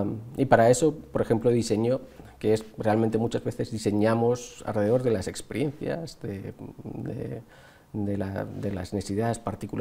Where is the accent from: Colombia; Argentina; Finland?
Finland; Yo vengo de Finlandia y la mayor parte de las empresas con quien trabajamos son multinacionales, pero basadas en Finlandia.